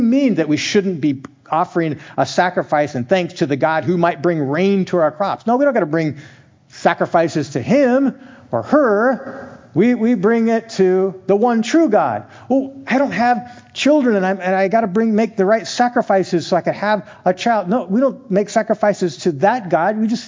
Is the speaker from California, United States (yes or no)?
yes; California, United States; I grew up here in Amador County.